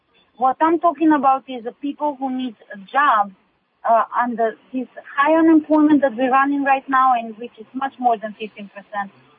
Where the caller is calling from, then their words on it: Las Vegas, Nevada, United States; I'm calling from Vegas, Nevada.